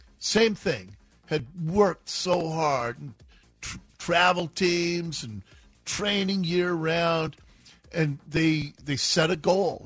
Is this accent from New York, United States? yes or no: no; Seattle, Washington, United States; So I grew up in Seattle. I grew up in what was a distinctly single-family zoned neighborhood.